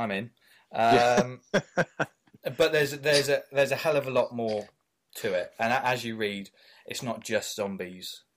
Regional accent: Bath, South West England, United Kingdom; And I'm from Bath. I live in Bath.

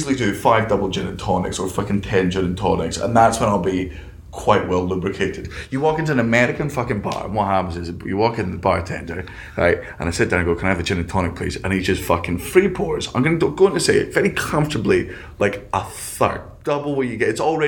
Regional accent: Scotland, United Kingdom; The great part about for me, as a Scottish person, one of the great things I like about Scotland is education's free.

